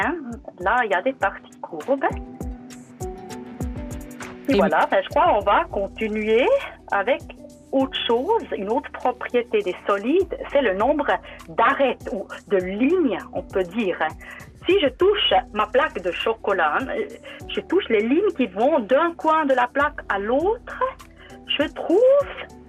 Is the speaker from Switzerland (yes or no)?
yes; Switzerland; vu que je suis suissesse